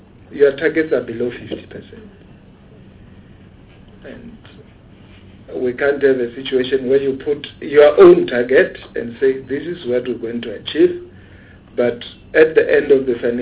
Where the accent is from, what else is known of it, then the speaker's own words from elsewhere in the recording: Limpopo, South Africa; here I said I come from Limpopo.